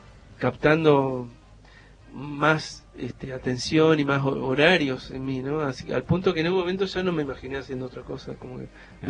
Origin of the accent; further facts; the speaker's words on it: Seguí, Entre Ríos, Argentina; No, de Seguí, de un pueblito que es aquí a 50 kilómetros.